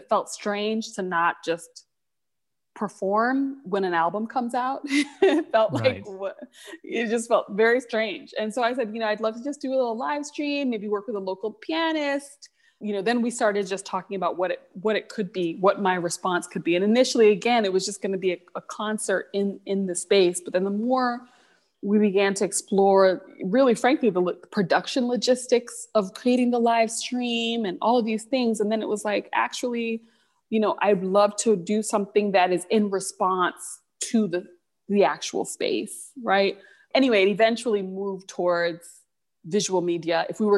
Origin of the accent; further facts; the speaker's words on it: Champaign-Urbana, Illinois, United States; as a child and as a young person growing up in Champaign-Urbana.